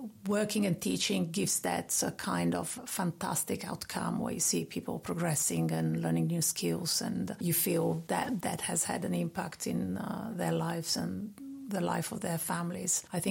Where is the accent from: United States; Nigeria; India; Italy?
Italy; Rome, Lazio; English is a second language; moved away as an adult; now in Southend, United Kingdom; a 51 years old woman living in Southend. I have been here since 1998. But originally come from Italy, from Rome. I was raised and raised in Rome, studied there.